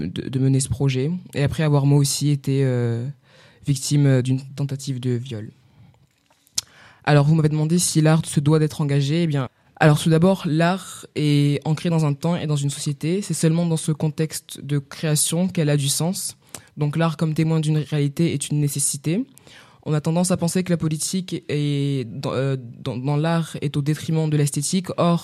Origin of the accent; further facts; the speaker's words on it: Morocco; je suis marocaine.